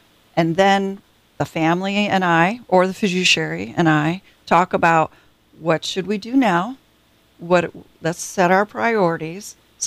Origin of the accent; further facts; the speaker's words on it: California, United States; because I'm from the Bay Area originally, I still have former clients.